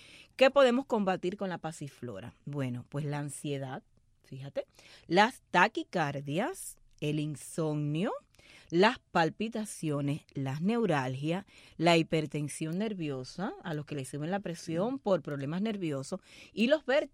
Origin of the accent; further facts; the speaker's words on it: Cuba; Laura estás en mi tierra, la tierra caliente por ir para allá, Holguín, Santiago y todos esos lugares.